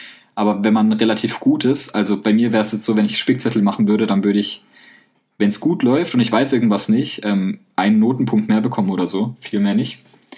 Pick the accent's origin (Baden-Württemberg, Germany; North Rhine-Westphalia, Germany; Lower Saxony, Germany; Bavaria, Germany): Baden-Württemberg, Germany; ich komme aus Baden-Württemberg